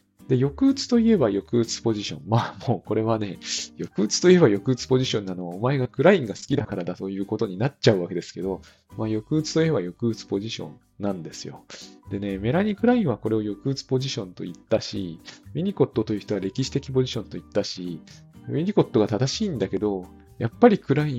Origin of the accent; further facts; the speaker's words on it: Saitama, Japan; 私、埼玉県の人間なんで、やっぱり、友達もみんな池袋に集合っていうのが常識